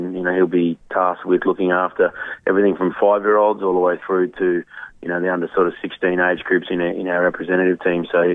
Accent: Brisbane, Queensland, Australia; I'm a Queenslander myself coming from Brisbane

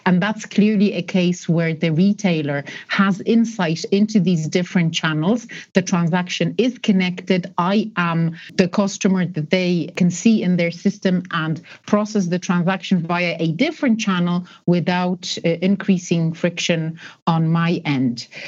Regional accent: Poland; I'm originally from Poland. I visit often.

